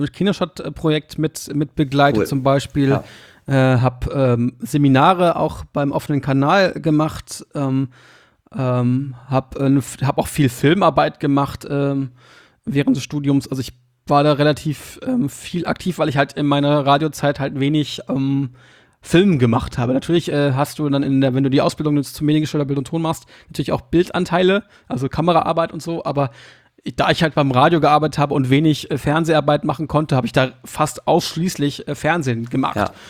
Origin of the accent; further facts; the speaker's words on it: Hildesheim, Lower Saxony, Germany; Ich komme ja eigentlich aus Hildesheim.